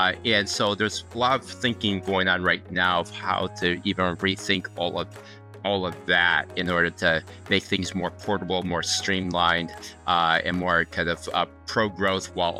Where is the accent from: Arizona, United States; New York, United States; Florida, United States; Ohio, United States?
Ohio, United States; now in Philadelphia, United States; Oh, no, I'm definitely from Ohio. So I used to brag that my little hometown has under 500 people. It turns out I was not bragging enough. It only had about 240 people.